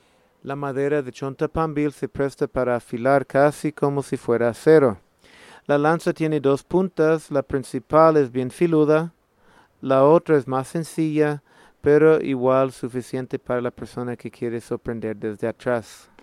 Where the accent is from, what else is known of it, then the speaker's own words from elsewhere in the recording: United States; Spanish is a second language; moved away as an adult; now in Ecuador; Soy un biólogo de Estados Unidos. Vivo aquí en Ecuador más de 19 años trabajando en proyectos de conservación.